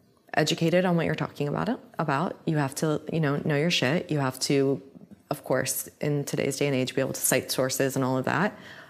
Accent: Indiana, United States; I mean, I feel really lucky because like I grew up in Indiana and I had friends who were going on spring break to the Creationism Museum in Kentucky and who didn't believe in evolution.

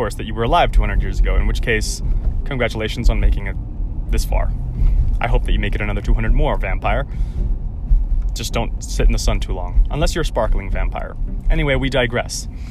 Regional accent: Puerto Rico; accent: not really Puerto Rican, not really American; English is a second language; moved away; I learned English from people with all kinds of different accents, and so I developed a kind of weird, not really Puerto Rican accent, not really American accent when I moved here.

